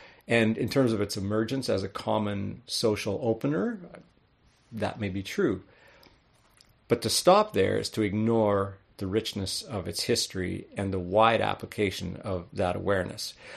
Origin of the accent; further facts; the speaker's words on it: Canada; And hey, we're Canadian, so we're pretty good at saying we're sorry, right?